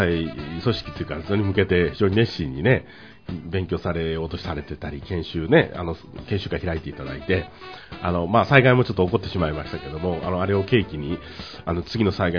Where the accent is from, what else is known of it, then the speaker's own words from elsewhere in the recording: Nagoya, Aichi, Japan; 濃いのが大好きな、名古屋人ですけども